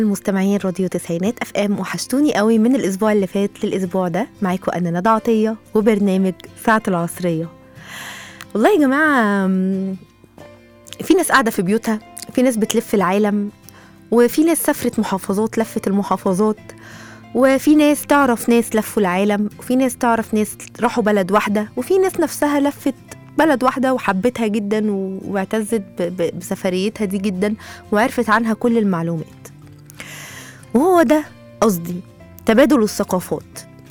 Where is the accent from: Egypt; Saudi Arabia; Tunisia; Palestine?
Egypt; عن عادات وتقاليد عندنا في مصر برضو يقولها لنا